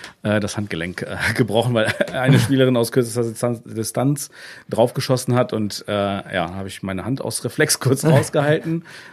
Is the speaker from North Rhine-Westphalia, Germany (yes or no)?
no; Lower Saxony, Germany; ich komme eigentlich aus dem Weserbergland